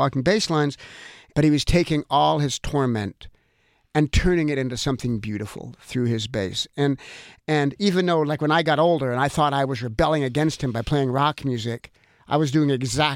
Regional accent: Australia; now in United States; And, we came from Australia to America because we were an Australian family. We were in New York for 4 years while he completed his assignment at the Australian consulate. And then we were to return to Australia where we were going to live our Australian lives.

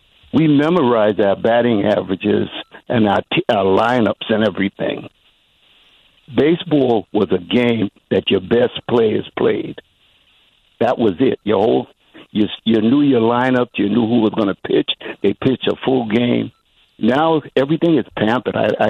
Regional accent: Bronx, New York, United States; Well, I grew up in the Bronx, and back in those days, back in the 30s, we played ball in the streets and everything.

